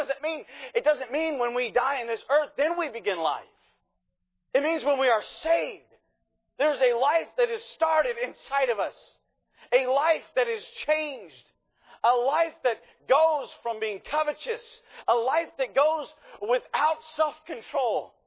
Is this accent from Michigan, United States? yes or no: no; Dayton, Ohio, United States; And I grew up in around Dayton, and in Ohio, I believe we don't have much of an accent, okay? And we are now based out of Kentucky